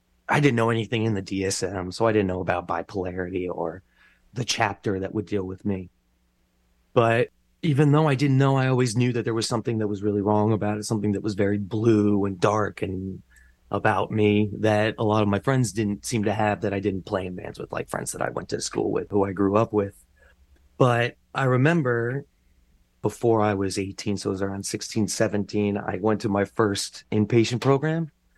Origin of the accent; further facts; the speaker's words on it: North Brunswick, New Jersey, United States; And in our town, at least where I grew up in North Brunswick, they had this little social club.